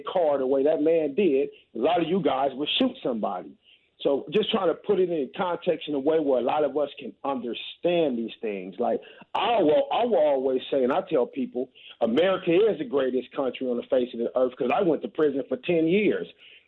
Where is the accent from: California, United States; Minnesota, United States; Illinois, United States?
California, United States; Los Angeles; now in Atlanta, United States; Like I said, I grew up in Los Angeles in the 43rd District, Maxine Waters.